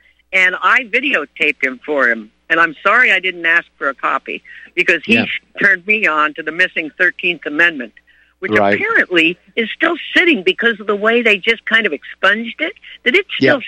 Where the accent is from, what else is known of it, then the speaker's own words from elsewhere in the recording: Morristown, New Jersey, United States; I'm from Morristown, New Jersey. I'm an 11th generation.